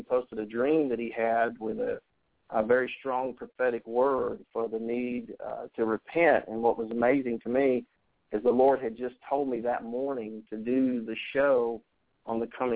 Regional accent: Auburn, United States; we met when I first came back to Auburn, my hometown area.

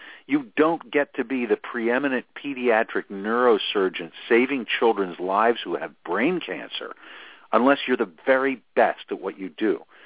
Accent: Philadelphia, Pennsylvania, United States; also born or lived in Atlantic City; I grew up in Philadelphia and Atlantic City, but mostly Philly, in Bill Cosby's neighborhood.

